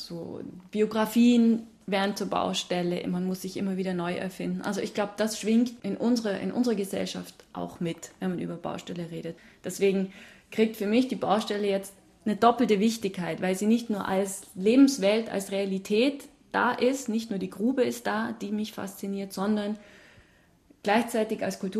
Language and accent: German; Germany; ich bin in Deutschland aufgewachsen